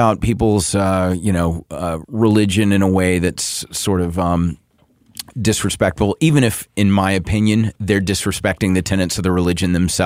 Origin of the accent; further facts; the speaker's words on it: the South, United States; I grew up in the South, and I actually grew up, duck hunting with my dad and quail hunting with my dad.